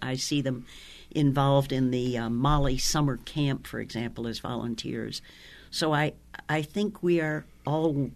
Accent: Madison, Wisconsin, United States; now in Missoula, United States; I was born and brought up in Madison, Wisconsin, a university town, lovely town.

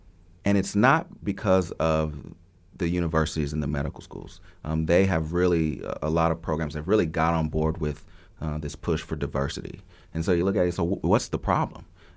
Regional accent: Tulsa, Oklahoma, United States; Yeah, so I, it would be fair to say that I grew up in Tulsa and I didn't really leave Tulsa a whole lot. We weren't a family that traveled a lot.

